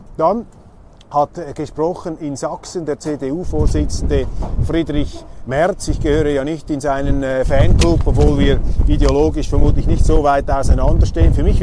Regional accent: Switzerland; Es ist nicht so hügelig wie bei uns in der Schweiz, wo sich da hinten die Berge erheben

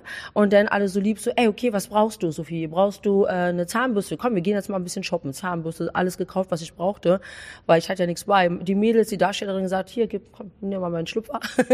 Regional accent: Berlin, Germany; moved away as an adult; now in Mallorca, Spain; Ich komme ursprünglich aus Berlin

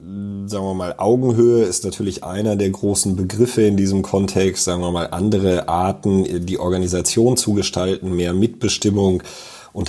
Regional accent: North Rhine-Westphalia, Germany; kommen wir tatsächlich aus dem Sauerland und zwar relativ nah beieinander sogar

